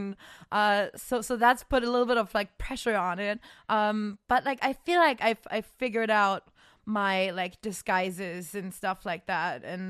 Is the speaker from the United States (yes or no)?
no; Germany; English is a second language; in my like small town in Germany, because I'm not technically from Cologne even, which is already kind of a small city. I was like 2 hours outside, like countryside, cows, grass.